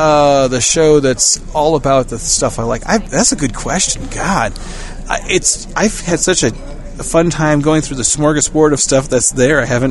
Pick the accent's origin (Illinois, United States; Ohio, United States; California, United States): Ohio, United States; Cleveland; Even though I'm from Cleveland, I'll tell you something.